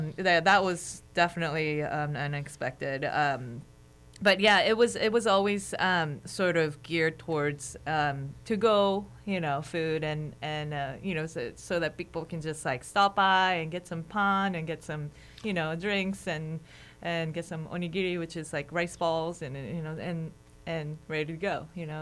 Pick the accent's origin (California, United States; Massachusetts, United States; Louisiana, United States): California, United States; Sunnyvale; also born or lived in Detroit; now in Alaska, United States; So I'm not from Alaska. I'm originally from Sunnyvale, California, and I moved around because of my, educational background and whatnot. So I was living in Detroit, Michigan before I came here.